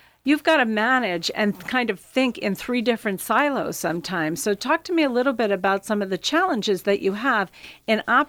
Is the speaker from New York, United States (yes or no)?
yes; New York, United States; I'm from New York. Every real estate deal done is with an attorney.